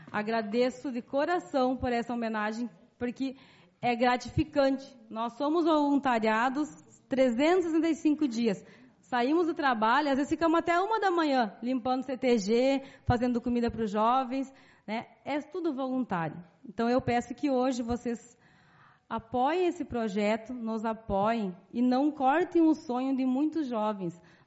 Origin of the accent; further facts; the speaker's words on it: Rio Grande do Sul, Brazil; Nós não desistimos, porque nós somos gaúchos, tradicionalistas.